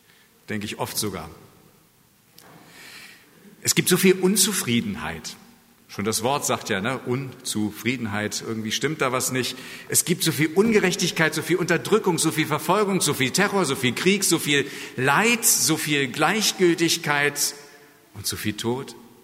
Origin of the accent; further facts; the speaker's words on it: Markgrafpieske, Brandenburg, Germany; Ich komme aus Markgraf Pieske, da haben wir es anders gemacht.